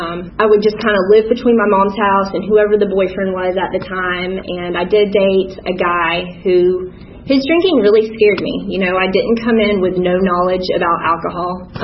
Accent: Virginia, United States; born there; I was born in Virginia. Let's hang out.

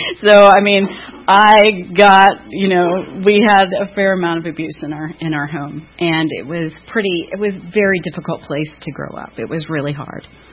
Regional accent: Sarasota, Florida, United States; And I am from Sarasota, Florida.

